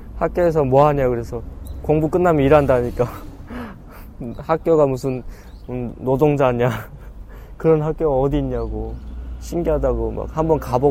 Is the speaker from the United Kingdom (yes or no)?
no; North Korea; now in South Korea; 교장 선생님 뵙고 솔직하게 말씀드리고 북한에서 왔다.